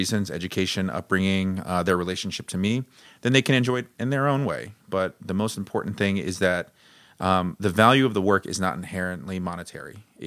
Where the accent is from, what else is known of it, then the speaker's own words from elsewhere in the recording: Dallas, Texas, United States; And part of growing up in Oak Cliff specifically, the walking around neighborhoods, seeing tagging and graffiti